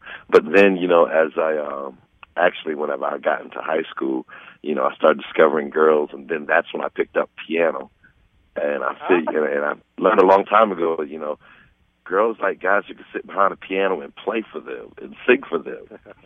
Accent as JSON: {"language": "English", "town": "Charleston", "region": "South Carolina", "country": "United States", "tie": "born or raised there", "said": "I am from here in Charleston, South Carolina. I've been living here the majority of my life, actually. Moved about a bit, you know, being military and travels and everything like that. But Charleston's my home."}